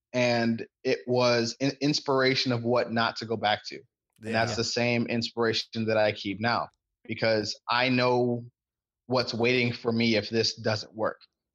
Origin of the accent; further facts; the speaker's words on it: Cleveland, Ohio, United States; growing up in Cleveland when I was there, was a time in the city where they sort of just let it go to hell.